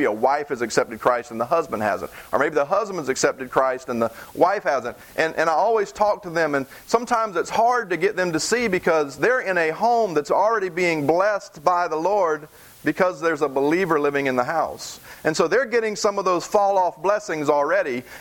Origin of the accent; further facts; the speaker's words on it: the South, United States; I'm from the South, and I say things like raw instead of royal, right, Cherie?